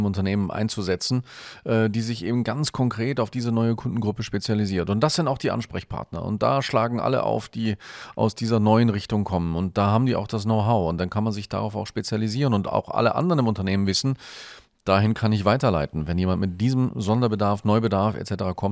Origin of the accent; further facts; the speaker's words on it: Northern Germany, Germany; born there; moved away; ich bin gebürtig aus dem Norden und lebe aber schon seit Ewigkeiten hier im Süden, aber dadurch auch immer noch familiäre Kontakte in den Norden.